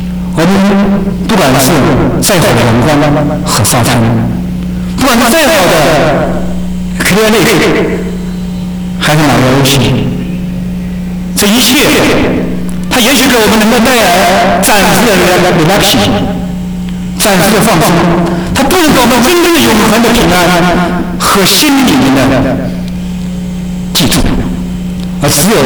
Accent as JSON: {"language": "Chinese", "region": "Henan", "country": "China", "said": "我说我是河南人"}